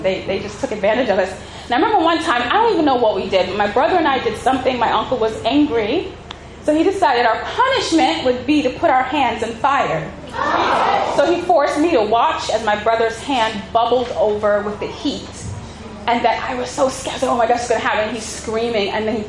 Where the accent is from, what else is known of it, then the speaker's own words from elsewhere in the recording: New York City, New York, United States; See, I grew up in New York City, you know what I'm saying?